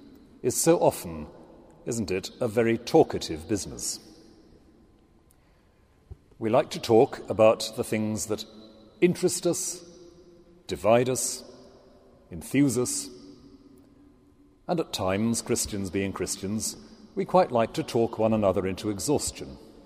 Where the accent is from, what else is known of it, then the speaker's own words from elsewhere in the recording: Wales, United Kingdom; accent: Swansea Valley; When I've spent long enough back home in Wales, I discover that my Swansea Valley accent is returning.